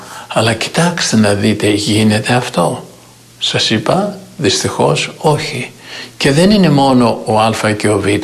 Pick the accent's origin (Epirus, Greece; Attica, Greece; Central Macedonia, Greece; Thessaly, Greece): Epirus, Greece; Makrykampos; είμαι στην Ελλάδα και σήμερα είμαι στο χωριό μου, στο Μακρύκαμπο Λεπιανών Άρτης.